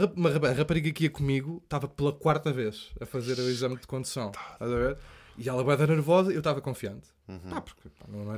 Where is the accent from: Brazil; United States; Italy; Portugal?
Portugal; Chelas, Lisbon; also born or lived in Braço de Prata; É tudo meio lá perto. Eu sou de Chelas.